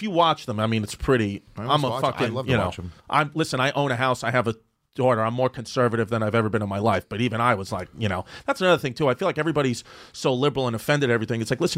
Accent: Queens, New York, United States; now in Bay Ridge, United States; I'm from Ridgewood, Queens.

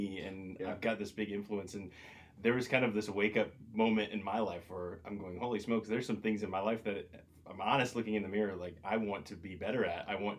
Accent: Ohio, United States; So I'm originally from Ohio.

